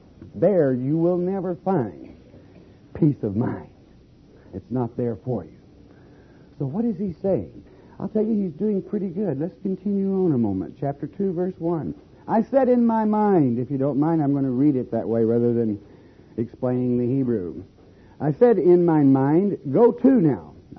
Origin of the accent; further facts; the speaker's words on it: Warwick, Oklahoma, United States; I was born and raised over in Warwick, Oklahoma, sometimes if we had back in the Depression